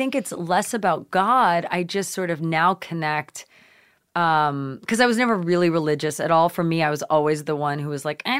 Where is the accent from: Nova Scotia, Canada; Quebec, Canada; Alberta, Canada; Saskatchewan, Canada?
Nova Scotia, Canada; growing up in Canada, which is where I was born, you know, we lived in Nova Scotia. So it's like super like Canadian Maine, very mm-hmm. white, very rural, small town on the ocean.